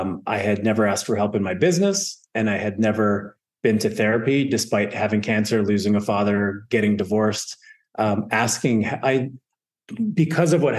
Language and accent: English; Canada; now in United States; I'm a Canadian, but being here and now American citizen